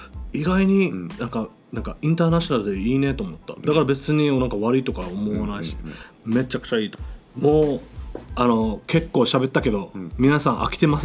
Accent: Onna, Okinawa, Japan; オナソンの駅、俺もう地元だけど

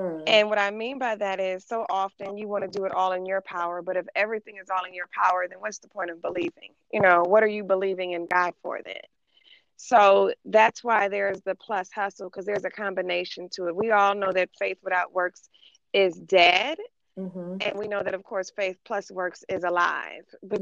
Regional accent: Detroit, Michigan, United States; now in Atlanta, United States; I shouldn't say home. I live in Atlanta, my hometown of Detroit.

